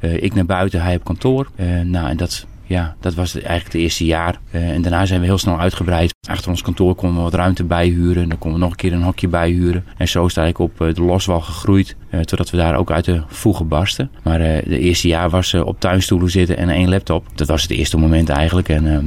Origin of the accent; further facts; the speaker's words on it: Drachten, Friesland, Netherlands; Ik ben Drachter, geboren en getogen.